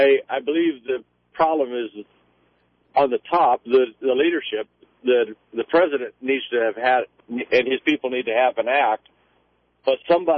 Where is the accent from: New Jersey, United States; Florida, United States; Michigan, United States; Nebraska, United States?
Nebraska, United States; I'm from Nebraska. I called both my senators and my representative